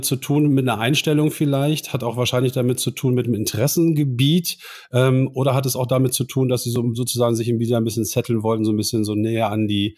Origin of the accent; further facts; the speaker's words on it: Northern Germany, Germany; first language Low German; Wir sind ja Norddeutsch, also wir sind zwar Festländer, also Wilhelm und ich sind aber sozusagen Norddeutsch irgendwie groß geworden, sozialisiert. Wir sind beide im Plattdeutsch groß geworden und so weiter. Wir kannten die Inseln, wir kannten das Wasser, das Meer.